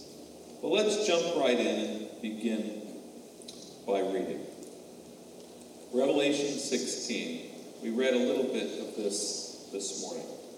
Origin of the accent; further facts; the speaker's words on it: New York, United States; I'm a New Yorker. My idea of survival is to order in Chinese food.